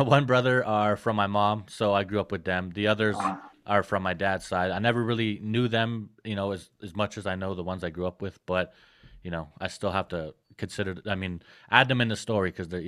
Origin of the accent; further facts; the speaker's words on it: Prince Albert, Saskatchewan, Canada; I grew up in a small city called Prince Albert, Saskatchewan, here in Canada.